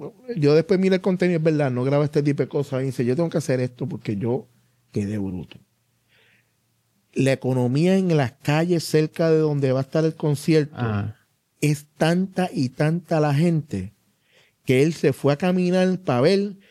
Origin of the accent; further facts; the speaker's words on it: Puerto Rico; Nosotros como puertorriqueños nos va a salir